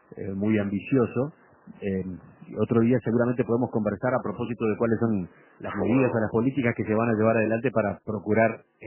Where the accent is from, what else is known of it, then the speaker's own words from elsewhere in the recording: Montevideo, Uruguay; yo que soy uruguayo y vivo en Montevideo